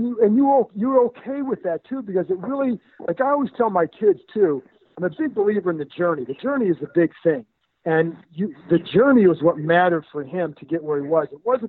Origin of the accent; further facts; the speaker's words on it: Cleveland, Ohio, United States; Major League is a favorite of mine because I grew up in Cleveland.